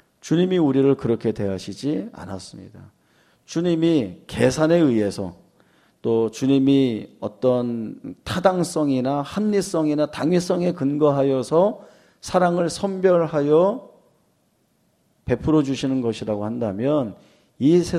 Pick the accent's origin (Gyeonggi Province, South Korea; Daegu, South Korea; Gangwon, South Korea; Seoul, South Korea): Seoul, South Korea; Mapo-gu; 제가 어렸을 때 마포구에 살았는데요. 동네에 거지 한 분이 계셨어요.